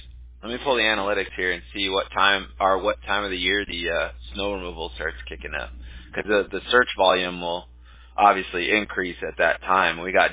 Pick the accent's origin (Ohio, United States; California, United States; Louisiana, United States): California, United States; I grew up in California, so I had never really experienced that before.